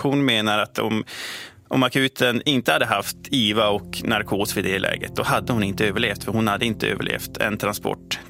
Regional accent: Sollefteå, Västernorrland County, Sweden; Och jag är själv från Sollefteå. Mm-hmm. Jag är född på det BB:et som numera inte längre finns.

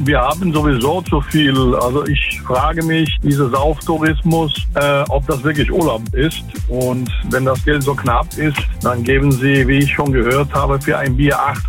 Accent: Balearic Islands, Spain; German is a second language; Ich komme ja aus Mallorca. Ich denke, Mallorca kennt jeder.

